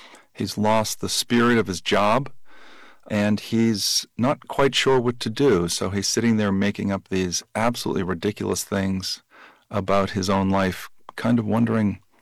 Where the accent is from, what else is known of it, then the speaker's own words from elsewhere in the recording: Boston, Massachusetts, United States; but I grew up in Boston, and my parents always read the Boston Globe obituaries.